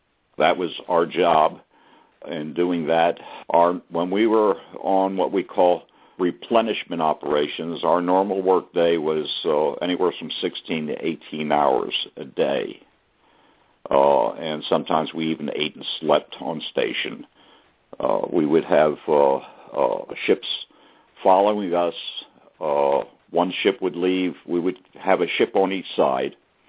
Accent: Philadelphia, Pennsylvania, United States; When I would come home on leave to my hometown of Philadelphia, there I would connect with family and friends

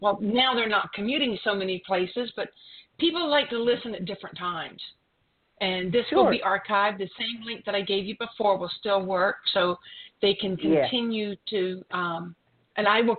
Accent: South Carolina, United States; I know in South Carolina, which is my home state, they have stopped school.

